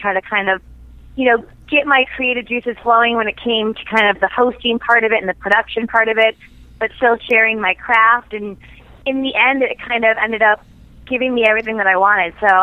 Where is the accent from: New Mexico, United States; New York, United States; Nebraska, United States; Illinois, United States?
New York, United States; Buffalo; now in New York City, United States; No, I grew up in Buffalo, New York, so about 7 hours west.